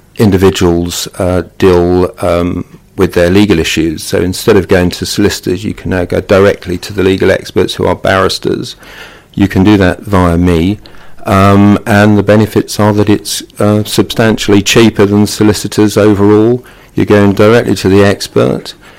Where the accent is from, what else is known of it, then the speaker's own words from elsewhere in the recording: Edenbridge, South East England, United Kingdom; because it's not very far from my hometown of Edenbridge.